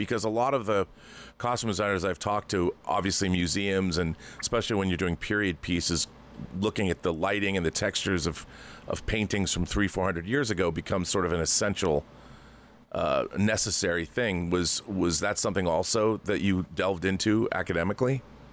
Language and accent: English; Washington, United States; I mean, it's hard to find, like in my home state of Washington, it was always very difficult to find.